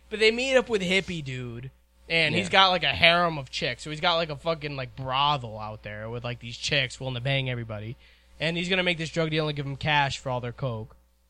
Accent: United States; Because we're American, so like we watch these films and we don't get that.

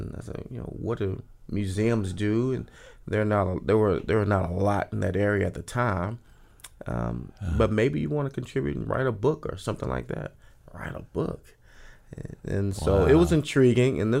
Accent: Arkansas, United States; I grew up in Arkansas, and there's a lot of blues history in Arkansas.

